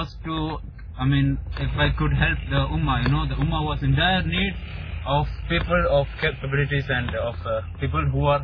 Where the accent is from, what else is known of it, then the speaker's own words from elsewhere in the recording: India; now in Syria; I try my best to portray to the world that what's happening in Syria through an Indian, as an Indian.